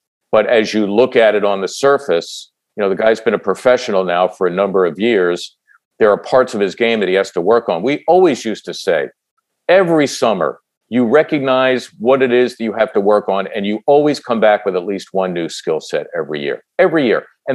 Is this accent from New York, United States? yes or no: no; Philadelphia, Pennsylvania, United States; as a kid growing up in Northeast Philly, who rooted for the Sixers from the time that I was 8 or 9 years old